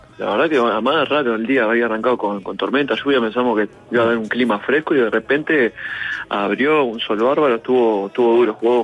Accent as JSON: {"language": "Spanish", "region": "Montevideo", "country": "Uruguay", "tie": "born or raised there", "said": "en el equipo de barrio donde me crié, en Malvin Norte."}